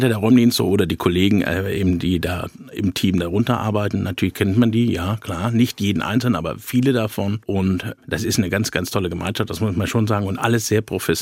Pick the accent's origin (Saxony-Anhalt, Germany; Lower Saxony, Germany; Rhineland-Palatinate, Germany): Saxony-Anhalt, Germany; Wolfen; also born or lived in Dessau; Ich bin gebürtig aus Sachsen-Anhalt, in Dessau geboren und in der Nähe in Wolfen aufgewachsen.